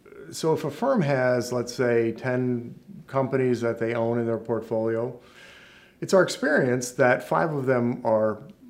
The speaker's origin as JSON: {"language": "English", "town": "Schenectady", "region": "New York", "country": "United States", "tie": "born or raised there", "said": "I grew up in Schenectady, New York, upstate New York, freezing cold, in a family of three brothers, three sisters."}